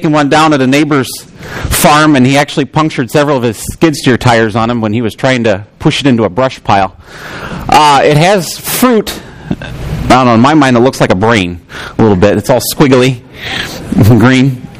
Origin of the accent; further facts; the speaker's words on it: Illinois, United States; Where I grew up in Illinois, we had sporadically spaced all over the countryside trees that...